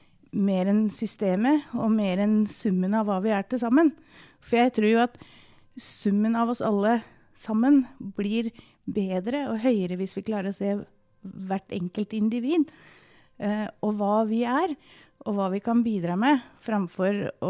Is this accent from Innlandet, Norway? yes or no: yes; Innlandet, Norway; Altså jeg er født og oppvokst på Hadeland, jeg har gått helt vanlig skole